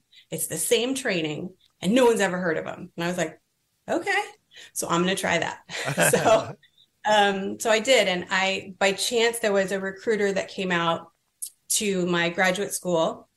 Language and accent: English; California, United States; I was from California. Like, it's snowy in DC.